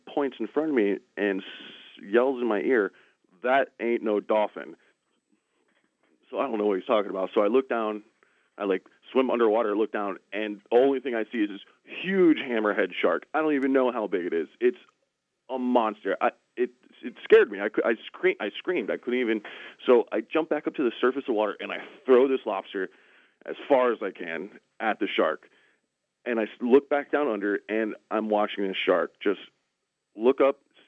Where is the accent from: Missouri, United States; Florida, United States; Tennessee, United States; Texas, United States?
Florida, United States; Miami; I grew up here in Miami, and my father would take me out fishing in Biscayne Bay on a regular basis throughout my childhood. Even to today, we still fish here in Miami.